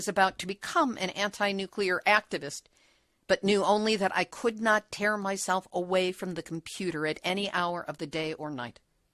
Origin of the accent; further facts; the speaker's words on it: Chicago, Illinois, United States; because I'm from Chicago, and I know how cold it can get in December.